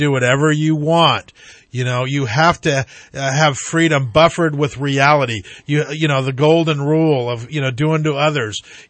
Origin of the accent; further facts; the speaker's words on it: Yreka, California, United States; born there; now in Redding, United States; I mean, I've been in Redding a long time. I was born in Yreka.